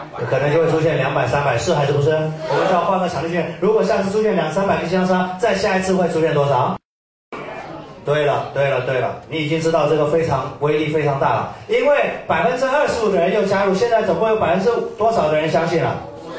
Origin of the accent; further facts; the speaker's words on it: China; 就我一个中国人，我是属于25%的